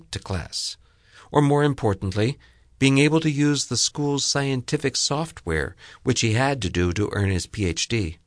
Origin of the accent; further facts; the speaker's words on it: New York, United States; I grew up in New York. I was a sighted kid until I was almost five.